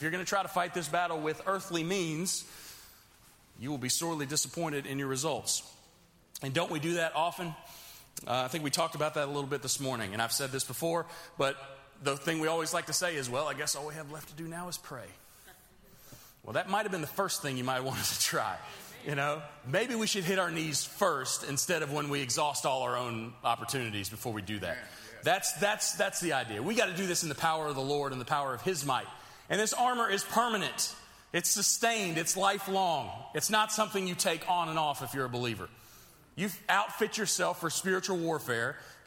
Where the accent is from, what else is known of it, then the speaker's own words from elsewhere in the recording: England, United Kingdom; Hey, you know I'm the English guy, so I got to give you some Shakespeare tonight.